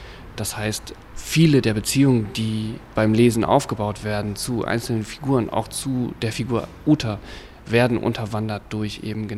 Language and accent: German; Düsseldorf, North Rhine-Westphalia, Germany; Ich bin in Düsseldorf geboren und bin in Westdeutschland groß geworden.